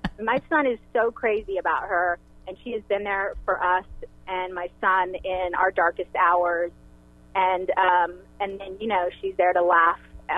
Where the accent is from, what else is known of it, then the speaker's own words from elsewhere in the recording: Indio, California, United States; But, you know, I'm from Indio.